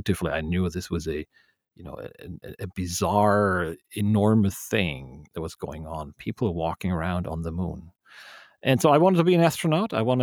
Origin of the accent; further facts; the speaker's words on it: Frechen, North Rhine-Westphalia, Germany; also born or lived in Cologne; No, I grew up where I am now, actually, here in Frechen. I was born in Cologne, and we moved here.